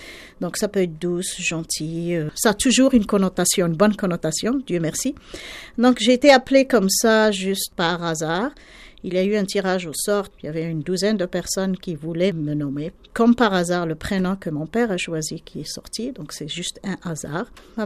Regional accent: Morocco; first language Arabic; French is a second language; now in Canada; Je suis marocaine. Je vis ici, puis je suis canadienne. Mon prénom a une signification dans mon langage maternel, donc l'arabe.

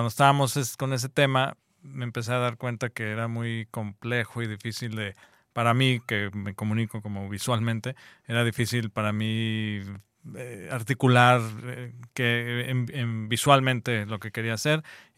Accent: Guanajuato, Mexico; Sí, yo soy de Guanajuato, crecí en Guanajuato y ahí estoy muy inspirado ahí en eso.

